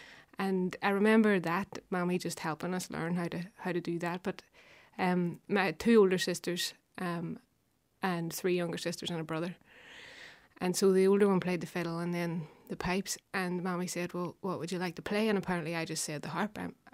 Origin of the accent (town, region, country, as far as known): Belfast, Northern Ireland, United Kingdom; born or raised there